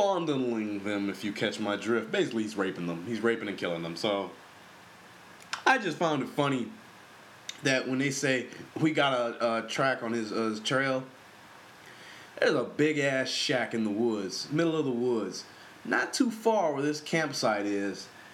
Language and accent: English; Compton, California, United States; I remember back in the day as a kid growing up in Compton, I got robbed by my old middle school.